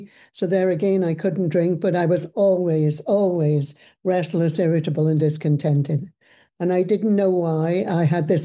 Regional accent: Liverpool, North West England, United Kingdom; I'm born and raised in England, in Liverpool, where drinking was a way of life.

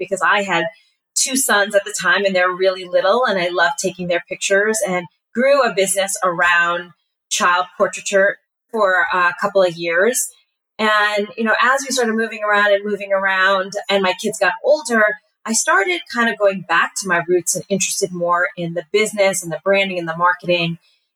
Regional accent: New York, United States; also born or lived in New Jersey; now in Maine, United States; So I lived in New Jersey for about 9 years. I'm actually originally from New York, the suburbs of New York.

